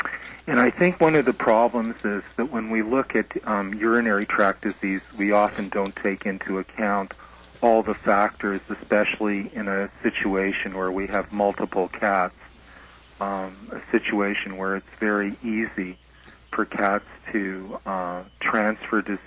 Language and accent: English; Toronto, Ontario, Canada; I'm from Toronto originally